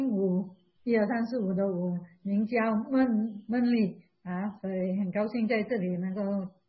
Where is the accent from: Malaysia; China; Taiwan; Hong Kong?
Malaysia; moved away as an adult; 我们是马来西亚人，在16年前上帝呼召我们来了这里